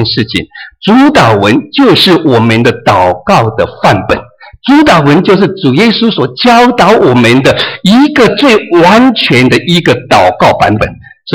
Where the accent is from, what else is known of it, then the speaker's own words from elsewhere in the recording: Taiwan; first language Taiwanese Hokkien; Chinese is a second language; 原位就是我的母语啦用母语的这个台语来背诵它